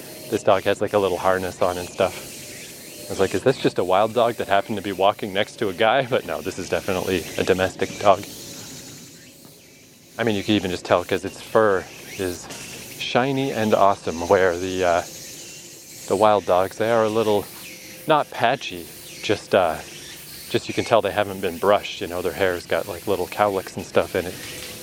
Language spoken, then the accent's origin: English; Fredericton, New Brunswick, Canada; It's a little bit like when I was in my hometown for COVID years and I just hiked in Odell Park in Fredericton almost every day.